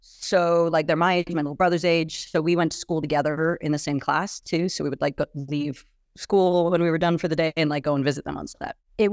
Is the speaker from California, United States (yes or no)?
yes; San Francisco, California, United States; Growing up in San Francisco, the nice thing about it in navigating the industry is I saw a very specific, obviously, very privileged aspect of it